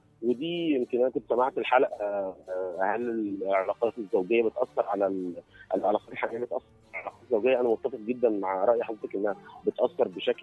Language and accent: Arabic; Egypt; now in Brussels, Belgium; يعني الإقامة عايش برا مصر من فترة.